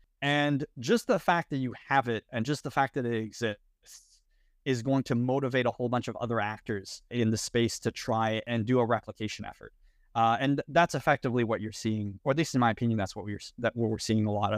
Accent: Edmonton, Alberta, Canada; Yeah, I'm from Canada, originally Edmonton.

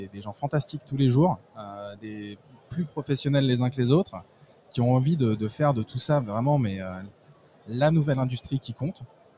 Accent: France; Moi, je suis français.

